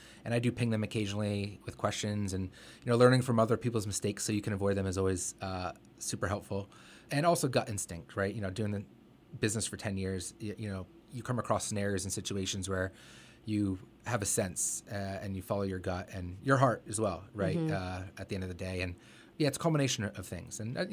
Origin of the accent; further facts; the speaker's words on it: Pennsylvania, United States; So I was born and raised here in Lehigh Valley, and I've seen the iterations and growth of this region.